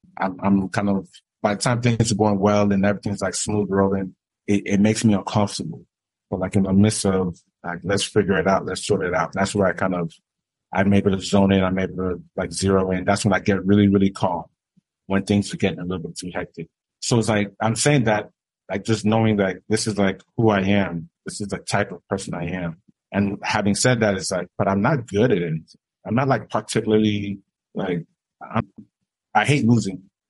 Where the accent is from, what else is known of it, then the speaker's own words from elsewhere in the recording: United States; now in Nigeria; Moved to Nigeria, got my Nigerian business school baptism of learning what Nigeria really is. Growing up in the States, you know, every time that we want to drink any like fizzy drink or we want to go to McDonald's